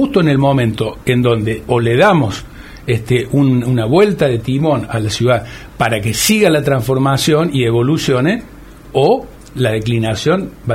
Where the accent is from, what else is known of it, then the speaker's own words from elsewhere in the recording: Villa María, Córdoba, Argentina; porque además venimos del interior, venimos de la Palestina, venimos de Villa María.